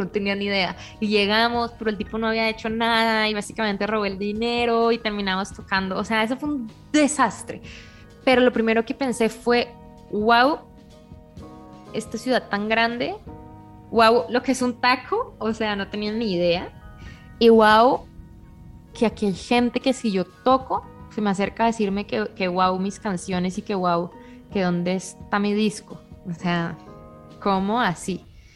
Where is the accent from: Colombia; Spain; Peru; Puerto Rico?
Colombia; Bucaramanga, Santander; now in Mexico; Yo salí muy poco de Bucaramanga hasta que no tuve 16 años, que conocí, no, fue más pequeña, como a los 14, que ya fui a Estados Unidos.